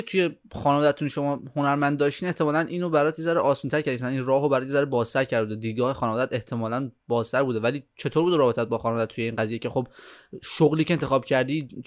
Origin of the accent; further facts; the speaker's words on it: Iran; now in Australia; میگم خب من از ایران بودم اومدم، ولی از ایران رفتم، ولی انگلیسی و آمریکایی یاد گرفتم، الان لحجه استرالیایی قاطی شده.